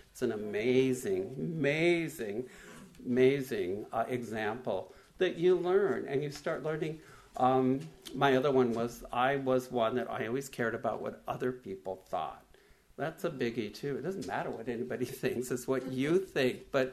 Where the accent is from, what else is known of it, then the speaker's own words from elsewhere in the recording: Ramona, California, United States; And growing up in Ramona a little bit, as Millie did, it was we had 3 acres, and it was small back then.